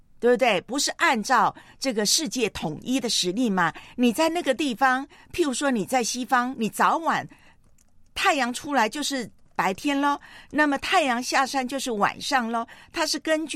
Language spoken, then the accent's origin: Chinese; Taiwan; 因为在我的老家台湾呢，今天是教师节。